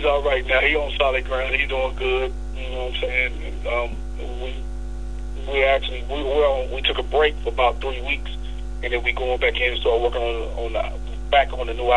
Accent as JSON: {"language": "English", "town": "Pomona", "region": "California", "country": "United States", "said": "if I start rapping like I'm from Baton Rouge, but I'm from Pomona, how special is it anymore?"}